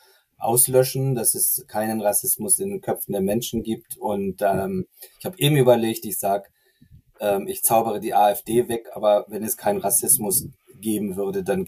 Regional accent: Namibia; moved away as an adult; now in Germany; ich bin in Namibia geboren, aufgewachsen. Du hattest es gesagt, in einem Ort am Rande der Kalahari-Wüste. Und erst mit 21 Jahren bin ich überhaupt nach Deutschland gekommen

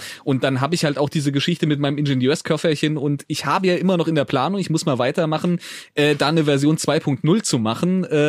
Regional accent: Marburg, Hesse, Germany; Ich komme aus Hessen, so ziemlich zentral aus dem Raum Marburg, also so mitten im Nichts, kann man sagen.

